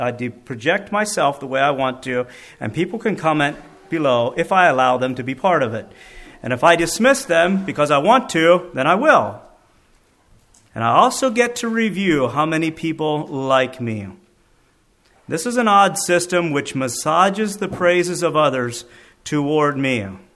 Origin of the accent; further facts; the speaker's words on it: Lebanon, Pennsylvania, United States; I'm from Lebanon.